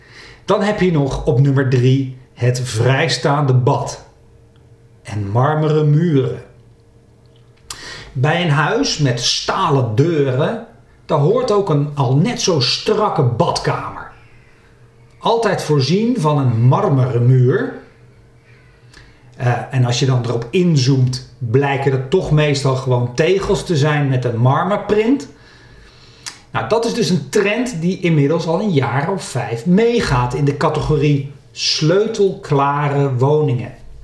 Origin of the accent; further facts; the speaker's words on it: Nijkerk, Gelderland, Netherlands; born there; Dan bekijk ik ook nog even wat er zoal te koop is in mijn geboorteplaats Nijkerk.